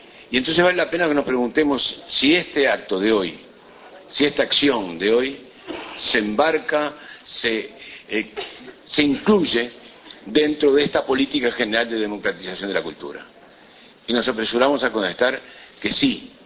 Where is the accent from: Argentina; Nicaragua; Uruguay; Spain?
Uruguay; en definitiva nos felicito como uruguayos porque tenemos de qué enorgullecernos y de qué inspirarnos